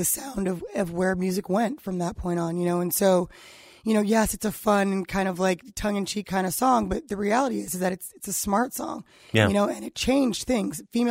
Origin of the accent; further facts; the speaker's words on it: New York, United States; because I was from New York, or that I was black, or that I was a girl